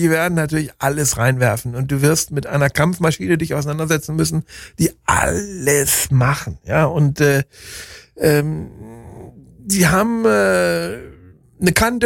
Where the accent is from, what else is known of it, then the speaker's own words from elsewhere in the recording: North Rhine-Westphalia, Germany; Ist Westfalen, ist meine Heimatregion, wenn man so will. Ich bin zwar nicht im Ruhrpott